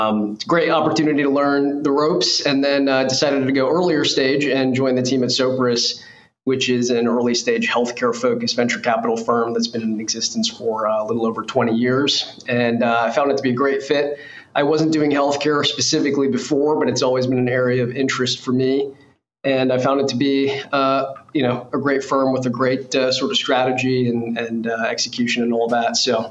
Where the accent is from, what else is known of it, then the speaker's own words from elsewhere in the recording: Illinois, United States; moved away as an adult; So I grew up outside of Chicago, moved to New York for college, and I got my start in investing actually freshman year of college.